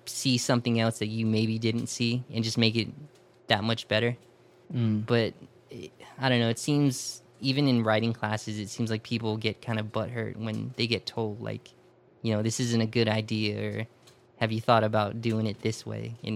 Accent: Mississippi, United States; Growing up in South Mississippi, tough.

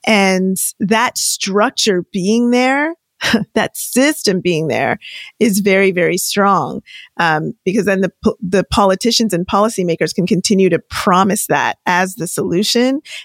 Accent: Toronto, Ontario, Canada; now in Los Angeles, United States; So in my hometown right now, like I live in LA, but in my hometown's Toronto. In my hometown in Toronto, Canada, there's a massive car theft ring happening.

